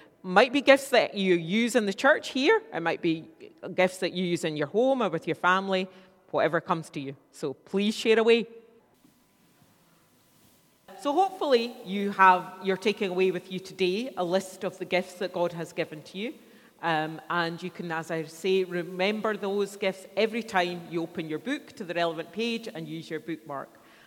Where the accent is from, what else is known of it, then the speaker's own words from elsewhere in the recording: Scotland, United Kingdom; I'm going to ask you this morning to do something that will feel very challenging for us as Scottish people.